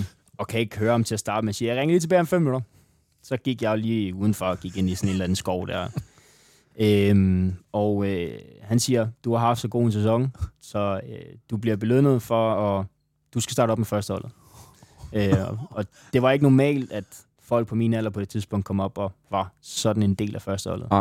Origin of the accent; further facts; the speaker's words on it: Region of Southern Denmark, Denmark; Jeg er fra Fyn.